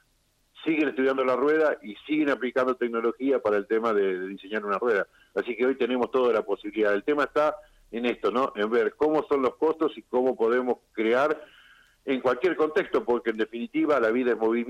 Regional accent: Argentina; los argentinos hemos pasado por varias crisis

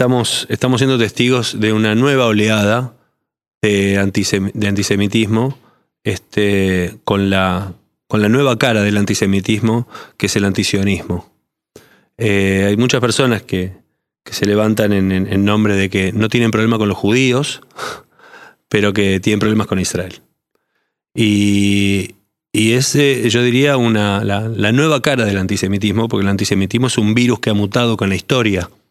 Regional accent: Buenos Aires, Argentina; born there; Nací en Buenos Aires y siempre fui a escuelas de la red judía, de la colectividad.

